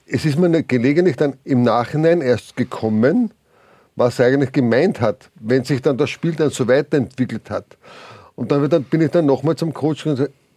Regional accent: Austria; wie wir Österreicher gelegentlich auch in unserem Dialekt oder anderweitig sprechen.

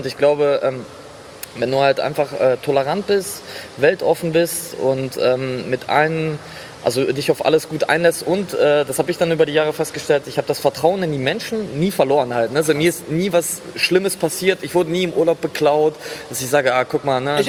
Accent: Belarus; ich habe einen ausländischen Background. Ich komme aus Weißrussland ursprünglich

